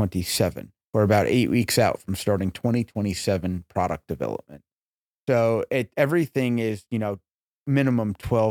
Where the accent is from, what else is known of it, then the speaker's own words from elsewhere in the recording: Port Chester, New York, United States; now in Harrison, United States; Just above Manhattan, mm-hmm. born in Portchester. And I live in Harrison, New York now.